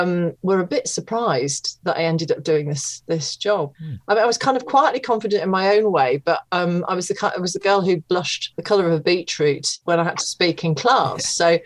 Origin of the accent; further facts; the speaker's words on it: East Midlands, United Kingdom; because I'm from Leicestershire, and I'd gone back to live with my mum and dad after university